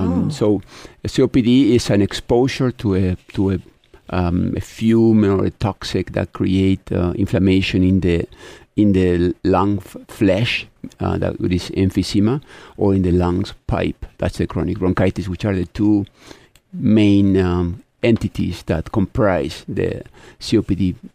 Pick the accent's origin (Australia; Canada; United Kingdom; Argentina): Argentina; moved away as an adult; now in United States; I am originally from Argentina. Been here for a long time, but born in Argentina.